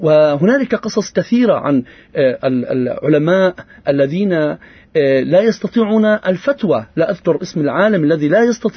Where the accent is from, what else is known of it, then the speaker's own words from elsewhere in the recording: Palestine; هو الجانب الأهم في حياتنا كفلسطينيين